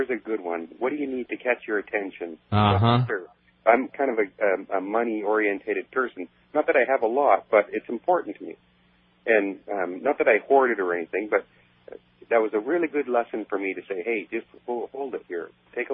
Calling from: Port Alberni, British Columbia, Canada; I'm calling from Port Alberni in British Columbia, Canada.

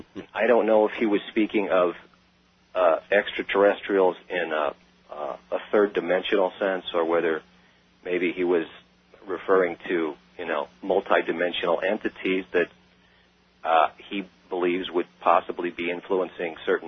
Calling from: Pasadena, California, United States; Hi. I'm calling from Pasadena.

